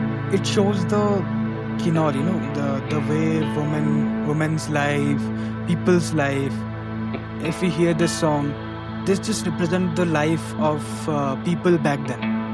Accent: Kinnaur, Himachal Pradesh, India; I'm from India. I belong from this beautiful place called Kinnaur in Himachal Pradesh. It's a northern state in India. It's the place that I love the most, my homeland.

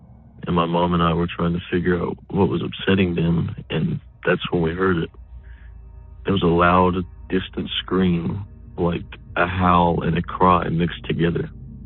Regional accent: Kentucky, United States; I'm from Kentucky.

